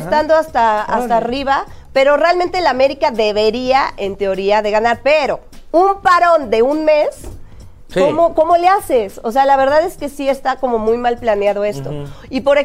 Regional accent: Mexico City, Mexico; born there; Nací aquí en México, pero me registraron como poblana, así que soy poblana. Soy poblana, llevo a México y Puebla en el corazón.

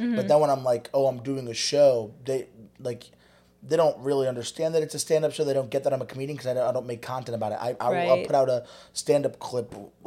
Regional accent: Shelton, Connecticut, United States; because I grew up in Shelton, which was very not liberal, I guess.

